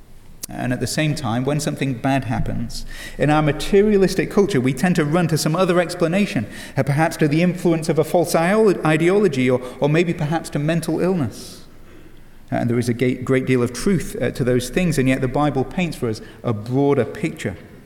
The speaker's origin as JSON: {"language": "English", "region": "England", "country": "United Kingdom", "said": "I'm from England, and in the UK, the kids only just went on summer break."}